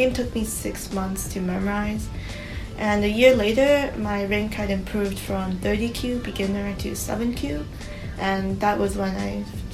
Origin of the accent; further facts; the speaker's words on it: Ann Arbor, Michigan, United States; I had to return to the United States, and my hometown, Ann Arbor, Michigan, is no like Go hub